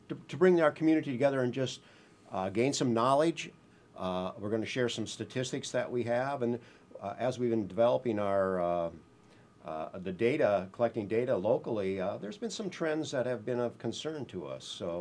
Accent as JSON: {"language": "English", "region": "Wisconsin", "country": "United States", "tie": "born or raised there", "said": "Well, I grew up in Wisconsin"}